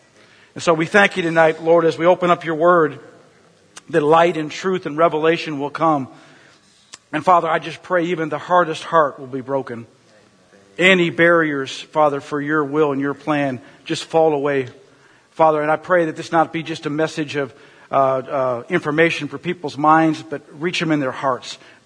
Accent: Minnesota, United States; I'm from Minnesota. It's cold up there, icy cold.

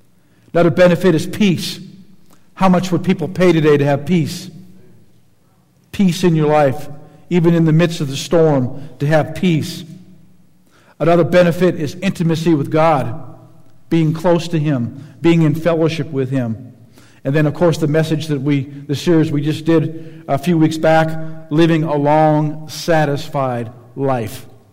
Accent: Minnesota, United States; You know, I'm from Minnesota. Up in Minnesota, they have the Mall of America.

